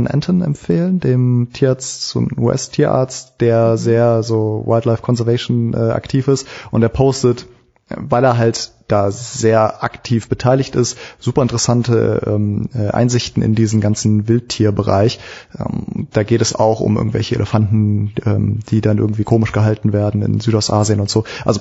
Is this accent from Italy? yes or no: no; Cairo, Cairo Governorate, Egypt; Und also vor 30 Jahren, ich bin in Kairo groß geworden als Kind